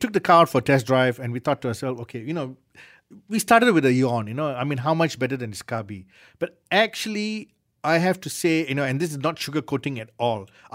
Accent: Malaysia; I'm Malaysian and I love being Malaysian.

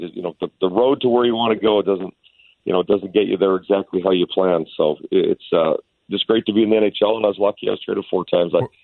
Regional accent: Edmonton, Alberta, Canada; went to the Edmonton Oilers. I grew up as a season ticket holder there.

